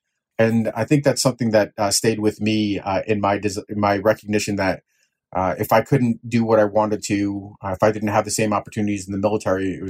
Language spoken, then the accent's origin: English; United States; Growing up in the States and not having to face those kinds of challenges